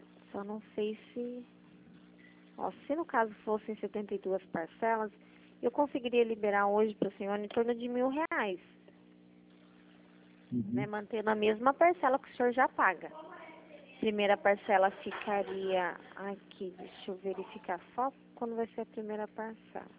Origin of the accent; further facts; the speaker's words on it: Itapetininga, São Paulo, Brazil; Eu sou de Tapetininga aqui.